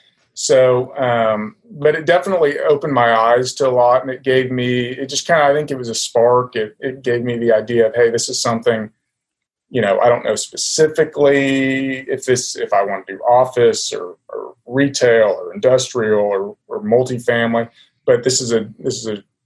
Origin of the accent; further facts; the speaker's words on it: Tulsa, Oklahoma, United States; I'm from Tulsa originally, and I met a guy that's with CBRE in Tulsa